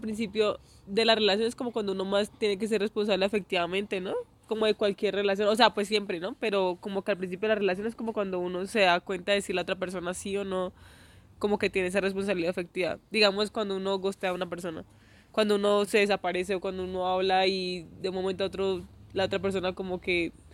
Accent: Cúcuta, Norte de Santander, Colombia; la universidad … porque yo soy de Cúcuta

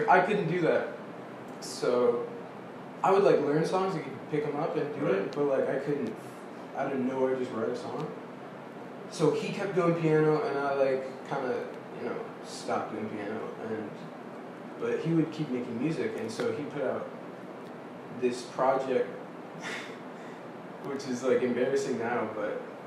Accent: Raleigh, North Carolina, United States; I'm from, born and raised Raleigh, North Carolina. I lived here all my life.

